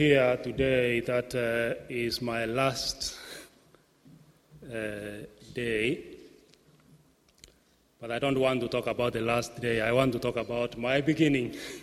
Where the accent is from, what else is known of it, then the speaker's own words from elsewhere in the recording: Kenya; And so, I came all the way from Kenya. You know, I've mentioned this before, Kenya in East Africa. We are identified with Swahili.